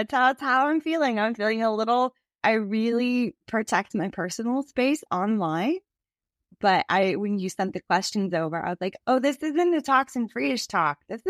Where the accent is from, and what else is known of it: Arizona, United States; born or raised there; now in Virginia, United States